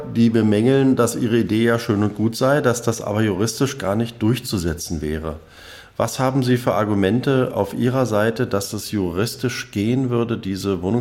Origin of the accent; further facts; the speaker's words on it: Berlin, Germany; Ich frage deswegen, weil ich bin Berliner, bin übrigens auch selbst betroffen.